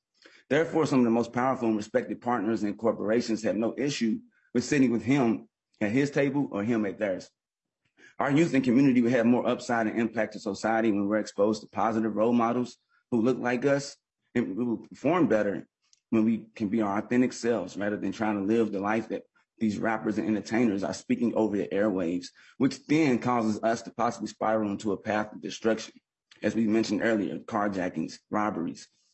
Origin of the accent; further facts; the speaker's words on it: Louisville, Kentucky, United States; now in Minneapolis, United States; I am a transplant from Louisville, Kentucky. I reside in Elliott Park neighborhood, and I also own property and am a landlord in North Minneapolis.